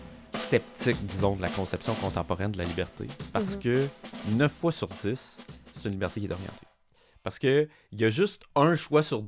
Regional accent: Cap-Rouge, Quebec, Canada; moi, je viens de la région de Québec. En fait, j'ai grandi à Cap-Rouge, donc en banlieue de Québec.

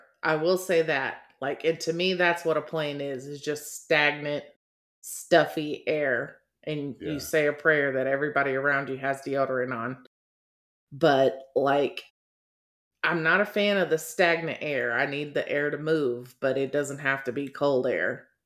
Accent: Texas, United States; Growing up in Texas, yes, it was hot. And I saw snow like maybe once or twice as a kid.

